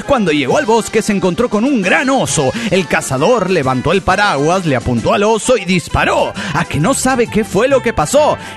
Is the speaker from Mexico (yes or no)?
yes; Coatzacoalcos, Veracruz, Mexico; de Coatzacoalcos, Veracruz, el puerto más chingón del mundo, como diría yo.